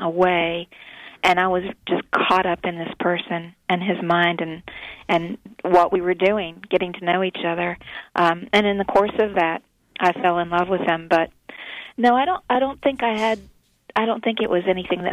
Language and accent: English; the South, United States; But I'm from the South too, and I understood the culture. I was raised in a fundamentalist Baptist home